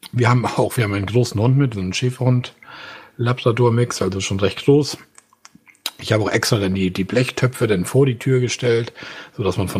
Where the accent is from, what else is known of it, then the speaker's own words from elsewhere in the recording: Schleswig-Holstein, Germany; Wir kommen ja hier aus Schleswig-Holstein, wir kennen ja nichts.